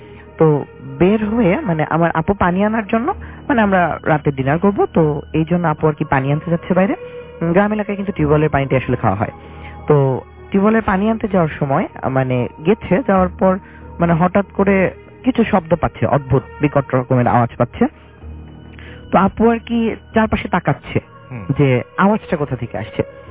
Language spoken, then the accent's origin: Bangla; Sirajganj, Rajshahi Division, Bangladesh; ঘটনাটা ঘটেছে সিরাজগঞ্জে, আমার দেশের বাড়ি।